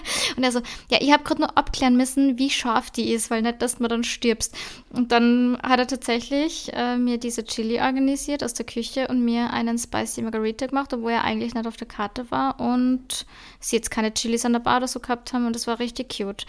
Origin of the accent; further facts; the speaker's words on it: Salzburg, Austria; weil meine Eltern haben ja damals ein Restaurant gehabt in Salzburg und ich bin ja eigentlich so in der Gastro aufgewachsen